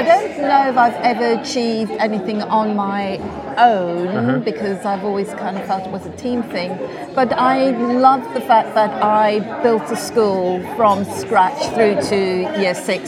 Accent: South Africa; One is me as a South African, it doesn't feel like a centenary of voting for women.

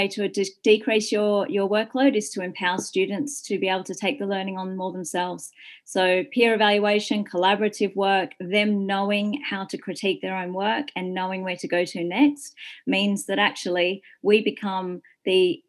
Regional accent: Byron Bay, New South Wales, Australia; I'm from Byron Bay, which is the northern part of New South Wales.

